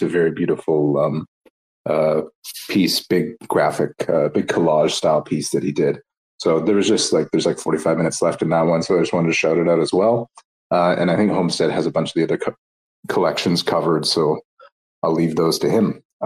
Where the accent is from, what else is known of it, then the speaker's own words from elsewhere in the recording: Canada; I'm Canadian